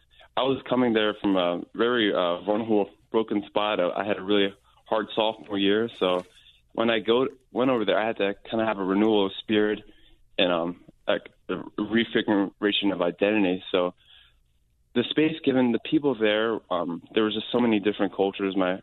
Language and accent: English; Philadelphia, Pennsylvania, United States; His parents, he grew up here, but when I got, he was much older than us.